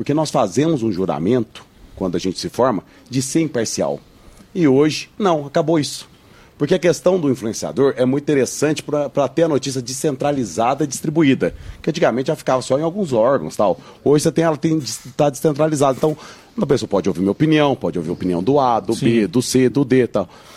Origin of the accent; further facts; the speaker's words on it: Varginha, Minas Gerais, Brazil; Eu tava sendo homenageado lá ontem em Varginha, lá, minha terra natal.